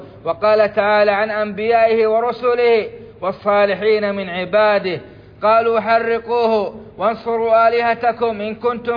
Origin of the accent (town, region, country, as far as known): Saudi Arabia